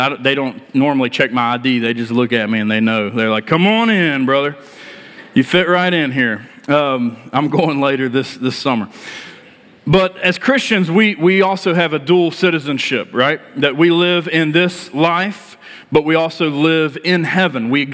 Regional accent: West Virginia, United States; born there; I was born in West Virginia, probably like most of y'all

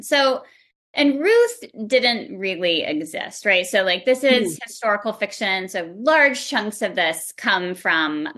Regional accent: Texas, United States; moved away as an adult; now in Louisville, United States; Yeah, so I grew up in Texas and went to school there, college, all that. And then when I decided to get my PhD, I ended up moving to Louisville.

